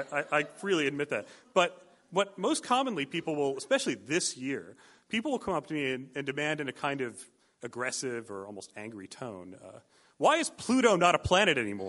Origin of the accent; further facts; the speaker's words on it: New York, United States; But I grew up outside of New York City, and there wasn't actually a lot to see there.